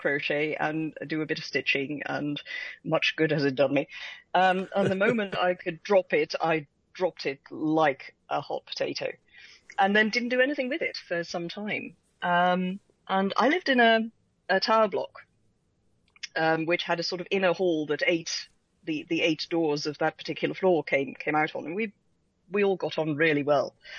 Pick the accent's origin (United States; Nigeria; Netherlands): Netherlands; now in England; I am. Yes.